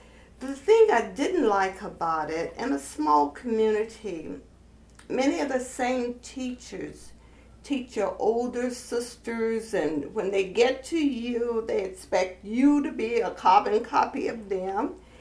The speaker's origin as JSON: {"language": "English", "town": "Chapel Hill", "region": "North Carolina", "country": "United States", "tie": "born or raised there", "said": "I was born here in Chapel Hill. Went to Lincoln High School, which was a black school at that time. Elementary and high school there."}